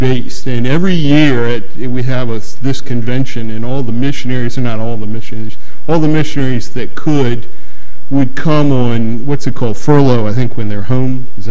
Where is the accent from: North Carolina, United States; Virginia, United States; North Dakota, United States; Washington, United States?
Virginia, United States; Newport News; I grew up in Newport News, and I don't know if any of you grew up in Newport News